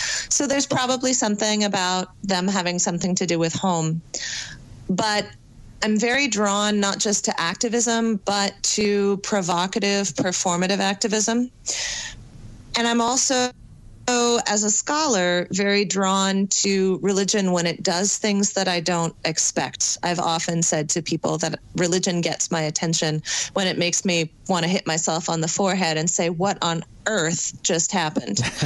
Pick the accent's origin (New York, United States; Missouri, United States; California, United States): California, United States; The sisters are from my hometown. I'm from one of the suburbs of San Francisco.